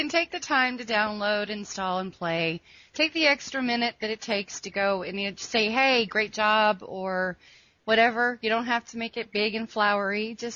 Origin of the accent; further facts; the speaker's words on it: Ohio, United States; now in Kansas, United States; Well, I'm from up near the Lake Erie area of Ohio.